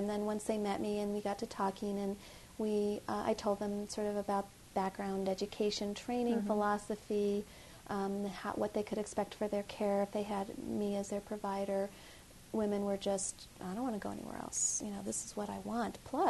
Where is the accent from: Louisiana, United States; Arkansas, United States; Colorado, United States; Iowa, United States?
Colorado, United States; I was from Colorado and wanted to return to Colorado, and this was sort of the area we wanted to come back to.